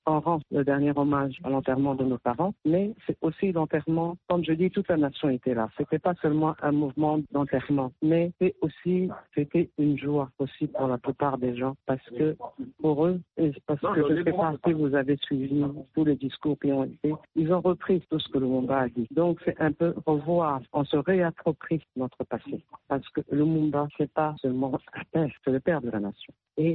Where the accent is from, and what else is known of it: DR Congo